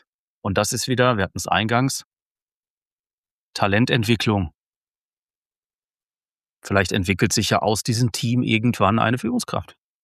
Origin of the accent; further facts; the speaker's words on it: North Rhine-Westphalia, Germany; aus meiner alten Heimat, über den Biggesee